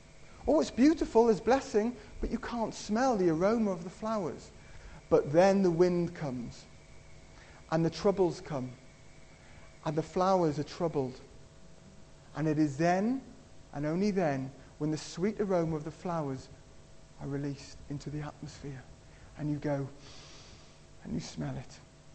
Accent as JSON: {"language": "English", "region": "Wales", "country": "United Kingdom", "said": "I'm from Pembrokeshire originally, so I used to like my surfing."}